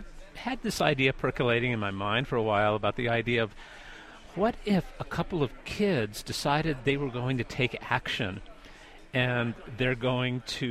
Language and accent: English; Santa Fe, New Mexico, United States; all of my … books are gathered from growing up in Santa Fe.